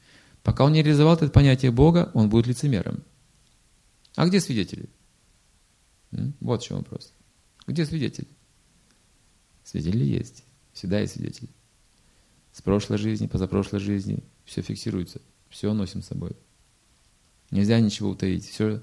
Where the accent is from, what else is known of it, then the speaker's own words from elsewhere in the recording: Okha, Sakhalin Oblast, Russia; А сестра с мужем живет в Ахе. Это 3 часа езды. Север Сахалина. Это мой родной город, на самом деле.